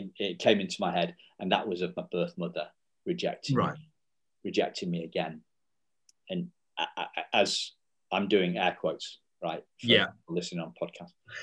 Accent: Wrexham, Wales, United Kingdom; born there; So yeah, that's where I was born.

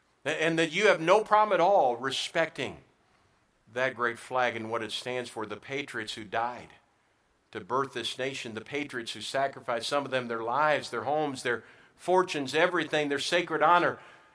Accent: United States; Yes, I'm an American. I pledge allegiance to that flag.

